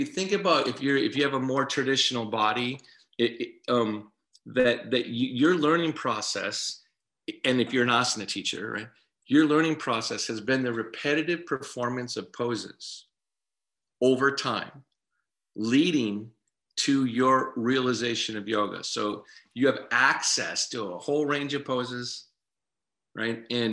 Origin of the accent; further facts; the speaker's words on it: Minneapolis, Minnesota, United States; By the way, I'm from Minneapolis, Minnesota in the United States.